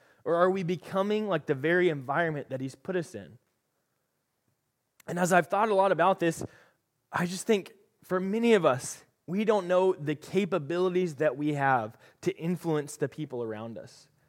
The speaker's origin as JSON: {"language": "English", "region": "the South", "country": "United States", "said": "I love college football. I'm from the South."}